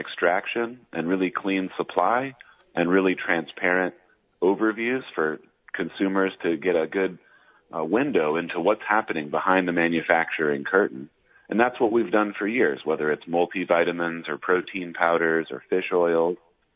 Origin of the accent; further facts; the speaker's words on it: Midwest, United States; now in Columbia, United States; Yeah, I'm in Columbia, Missouri. I grew up here in the Midwest, and now I get to travel around the country.